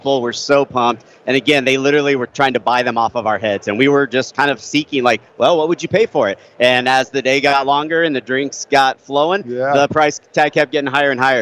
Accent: Phoenix, Arizona, United States; So I'm from Phoenix originally

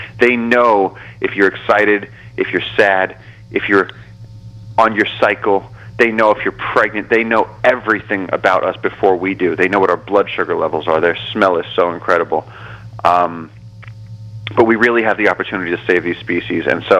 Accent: Brooklyn, New York, United States; born there; I don't know how I was born in Brooklyn. I just don't know. I mean, I love it.

